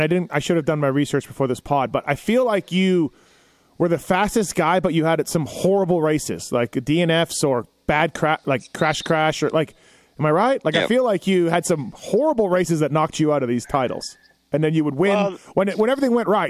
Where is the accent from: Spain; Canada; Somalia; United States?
Canada; Me being Canadian, I'm interested to hear this.